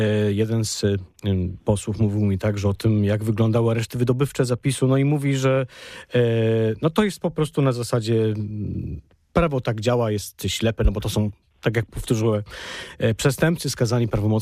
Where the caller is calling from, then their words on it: Poznań, Greater Poland Voivodeship, Poland; Ja jestem szczególarzem z Poznania.